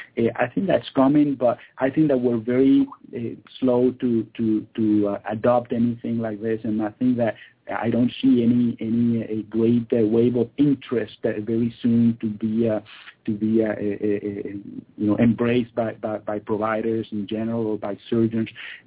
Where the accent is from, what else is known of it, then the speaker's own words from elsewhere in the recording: Caracas, Capital District, Venezuela; moved away as an adult; also born or lived in Ann Arbor, United States; I'm from Venezuela. I was born, raised, and went to medical school in Caracas, Venezuela, which is where all my family and my wife's family is. And we moved to Michigan, to Ann Arbor, Michigan, where I did my residency. I was there for 7 years.